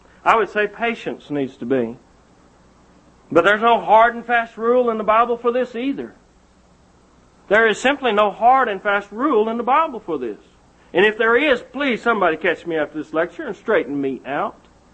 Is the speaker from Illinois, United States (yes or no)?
no; Craig, Colorado, United States; And I was growing up in Craig, Colorado. My dad was a minister there.